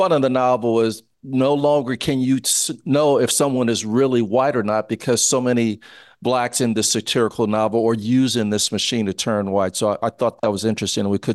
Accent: New Orleans, Louisiana, United States; It's like in Louisiana, we had, are you black? You're Creole. Growing up in New Orleans, it's a whole Creole black thing that was going on

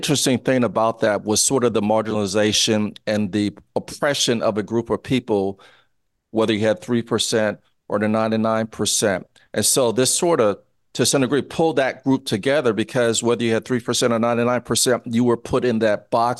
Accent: New Orleans, Louisiana, United States; It's like in Louisiana, we had, are you black? You're Creole. Growing up in New Orleans, it's a whole Creole black thing that was going on

